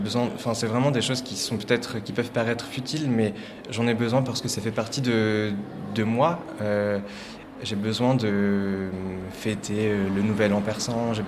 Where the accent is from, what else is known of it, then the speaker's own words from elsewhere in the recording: France; Je suis français parce que je suis né en France, parce que j'ai grandi dans cette culture. Je suis afghan parce que j'ai aussi baigné dans la culture afghane.